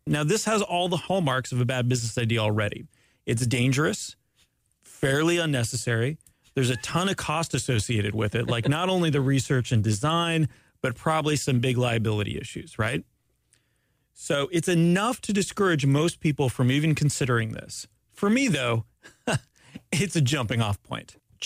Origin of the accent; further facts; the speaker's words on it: Canada; I'm Canadian, by the way.